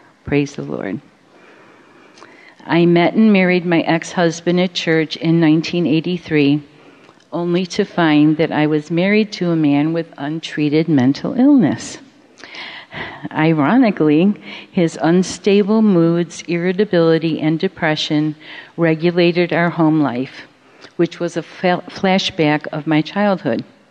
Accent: Rochester, New York, United States; And we moved back to Rochester, New York, my hometown.

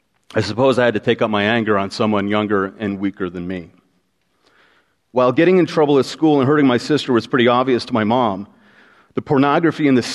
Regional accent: Boston, Massachusetts, United States; born there; November 10th, 1972, I was born in Boston, Massachusetts, 6 weeks premature, 4 pounds, 5 ounces

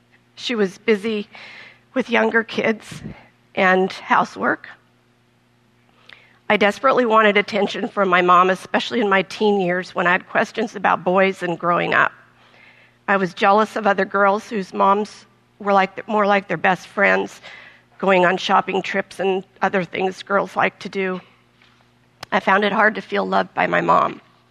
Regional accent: Portland, United States; I was born here in Portland. I grew up near the airport, and I lived in the same house until I left home at 18.

